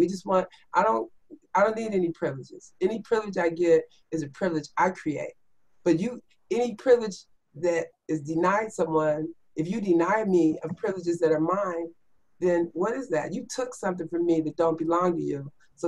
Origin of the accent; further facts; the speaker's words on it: United States; As an American, I have a right to the same privileges that you have.